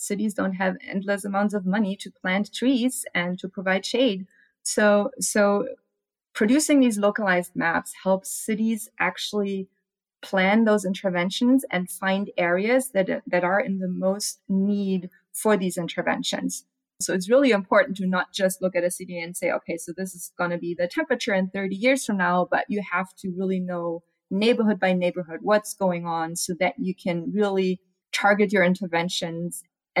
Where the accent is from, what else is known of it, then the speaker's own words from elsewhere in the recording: Germany; English is a second language; now in United States; I'm actually tired of rain. I'm from Germany, so I'm actually perfectly desert adapted and perfectly happy in the heat.